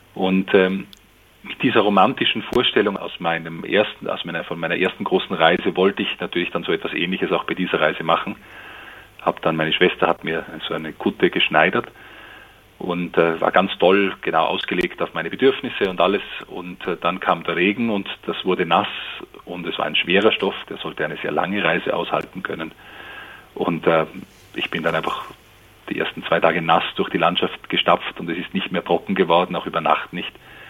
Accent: Austria; mit 20 Jahren bin ich zu Fuß von meiner Heimat in Österreich 3000 Kilometer nach Santiago de Compostela

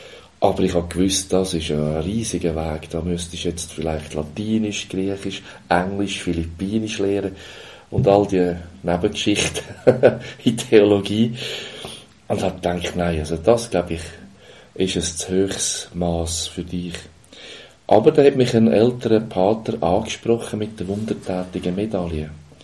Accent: Uri, Switzerland; ins Urnerland von Art, wo ich aufgewachsen bin, in das, ja, an den Fuss vom Gotthard-Massiv.

